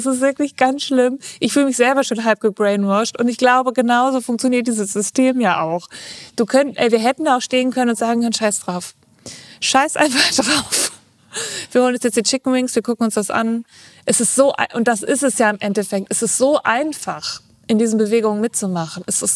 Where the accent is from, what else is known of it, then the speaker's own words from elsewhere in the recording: Germany; mein Akzent, das merken die ja direkt, dass man aus Deutschland kommt